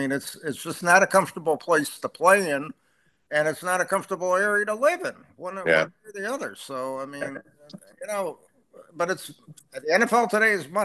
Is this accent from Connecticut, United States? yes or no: yes; Connecticut, United States; And I'm laughing because, I'm from Connecticut, so I get it.